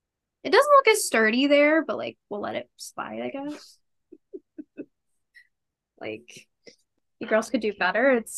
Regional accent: Canada; As a Canadian, I've seen some heavy ass snow

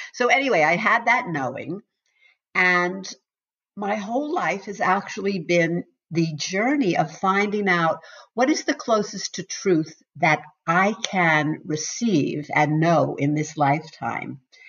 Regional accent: New York City, New York, United States; You know, I'm from New York City, and there was plenty of it there.

